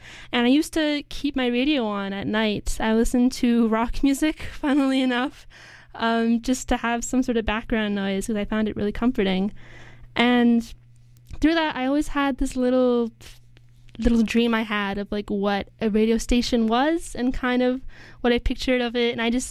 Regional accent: Vancouver, British Columbia, Canada; also born or lived in Salt Spring Island, Canada; I grew up here in Vancouver, but I moved to Salt Spring Island for high school.

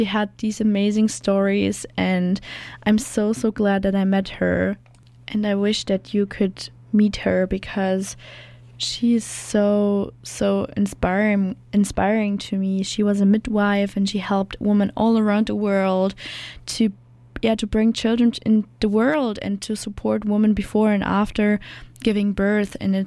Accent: Germany; now in Canada; So if you don't know me, I'm from Germany, and I came here in November, and I think 5 days before I left Germany behind

